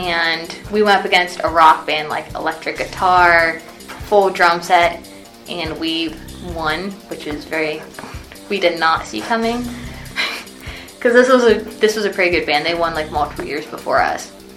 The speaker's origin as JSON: {"language": "English", "town": "Coshocton", "region": "Ohio", "country": "United States", "tie": "born or raised there", "said": "My mom has been like my biggest role model. I grew up in Coshocton"}